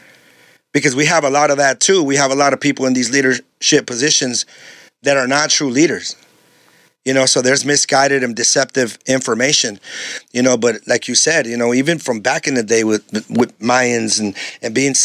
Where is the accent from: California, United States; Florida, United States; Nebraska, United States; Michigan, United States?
California, United States; San Diego; Yeah, I grew up in San Diego, you know, but every school that I went to every school because I got kicked out of all the schools.